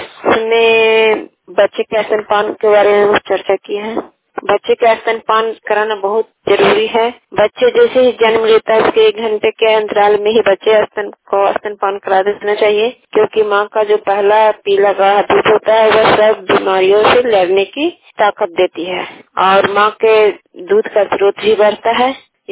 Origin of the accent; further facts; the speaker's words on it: Bihar, India; ग्राम सुकरोर है, पोस्ट भोही पंचायत कछियावा जिला नालंदा का निवासी हूँ।